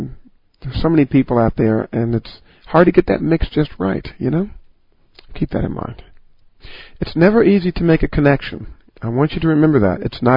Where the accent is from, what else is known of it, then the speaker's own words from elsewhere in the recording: Midwest, United States; Mind you, I am from the Midwest, and probably from a bit of a different era.